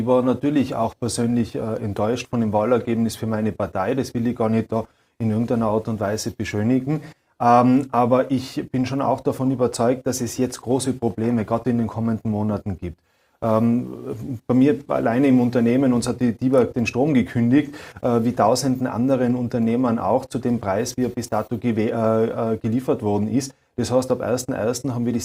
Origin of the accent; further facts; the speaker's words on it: Austria; Bei uns in Österreich mit diesem Spendierfeudalismus